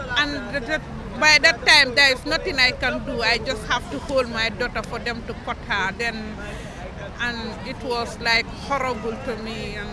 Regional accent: Gambia; I'm from the Gambia.

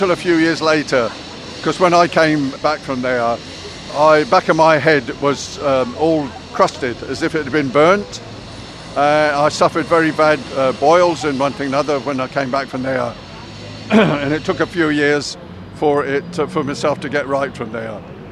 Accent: Basingstoke, South East England, United Kingdom; I'm 71 and I come from Basingstoke.

